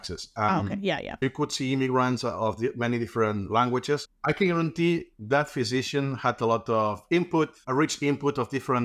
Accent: Catalonia, Spain; first language Catalan; English is a second language; with my mother, I speak my native language, Catalan, all my life.

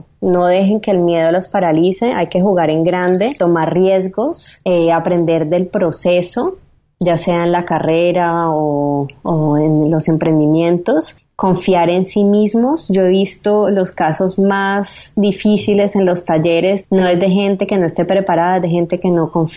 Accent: Cali, Valle del Cauca, Colombia; also born or lived in Paris; Yo vengo de Cali, en donde yo era muy blanca para el promedio de las personas

